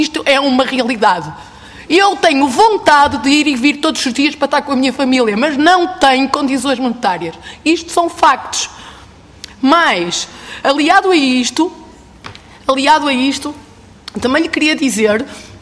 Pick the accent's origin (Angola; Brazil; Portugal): Portugal; São João da Madeira, Aveiro; Sou de São João da Madeira, distrito de Aveiro, e trabalhei, na maioria das vezes, no distrito de Viseu.